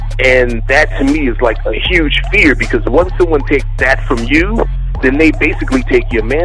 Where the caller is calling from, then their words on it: New Jersey, United States; I'm calling from New Jersey.